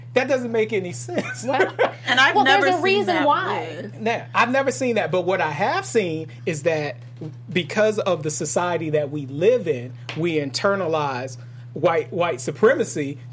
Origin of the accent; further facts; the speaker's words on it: Detroit, Michigan, United States; I grew up in Detroit, when it was 92% black.